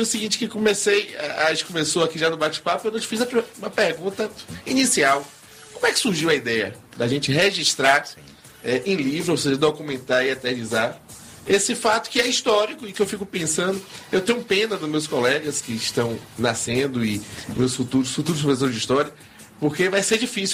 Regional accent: Bahia, Brazil; como eu sou baiano

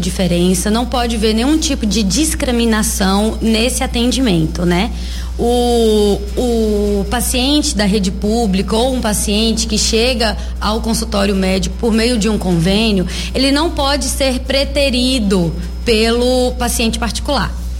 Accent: Barreiras, Bahia, Brazil; Eu sou daqui da cidade mesmo, nascida e criada em Barreiras. Sou filha da terra, sempre bom lembrar disso.

